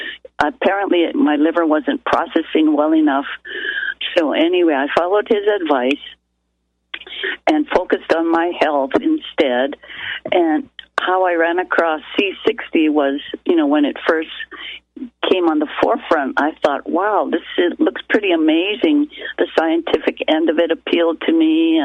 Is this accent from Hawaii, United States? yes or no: yes; Hawaii, United States; I'm 75 years old. And, you know, having been born and raised in Hawaii, the tropics, where it's always, well, most of the time it's always sunny.